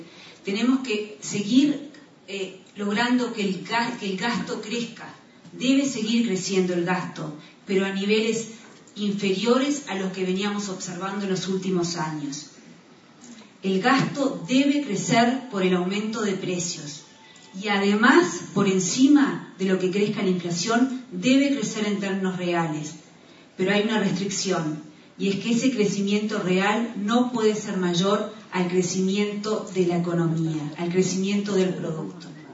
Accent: Uruguay; como uruguayos

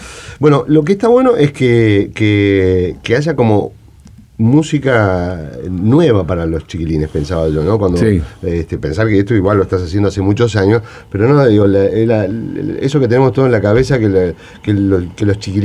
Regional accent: Nico Pérez, Florida, Uruguay; yo soy de Nico Pérez. Yo de ahí no sé nada

